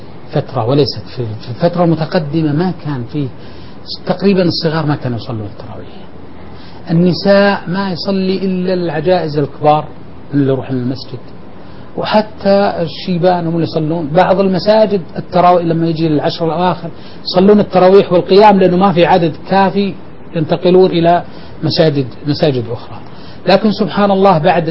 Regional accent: Buraydah, Al-Qassim, Saudi Arabia; احنا بالقصيم كثير من اقاربنا اللي ساكنين بالرياض يجون عندنا بالقصيم ويستاجرون بيوت هناك

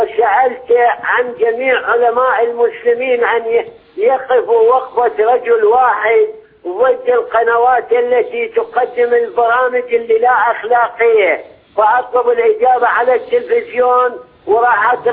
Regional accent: Najaf, Najaf Governorate, Iraq; من النجف الأشرف، صديق البرنامج.

